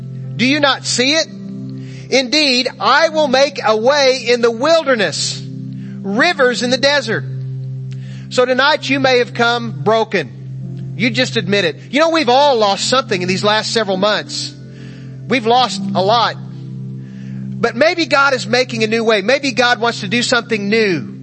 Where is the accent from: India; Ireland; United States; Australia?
United States; I'm an American, Lord, and you have blessed us with so much.